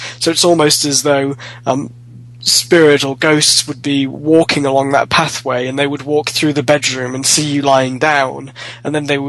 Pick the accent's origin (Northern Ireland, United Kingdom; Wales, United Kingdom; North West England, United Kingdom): Wales, United Kingdom; I was brought up in North Wales